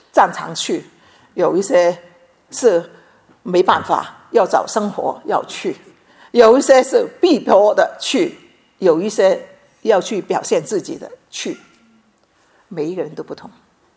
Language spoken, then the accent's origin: Chinese; China; now in Canberra, Australia; 其实我们中国人有一句话，道不同不相为谋。